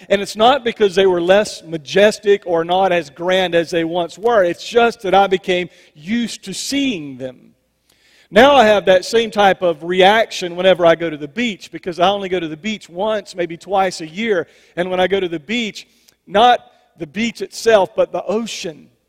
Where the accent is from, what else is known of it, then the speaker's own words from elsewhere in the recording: Manning, South Carolina, United States; I grew up in the lower part of the state, and in Clarendon County. My hometown is Manning, and down there it's flat land, it's sandy land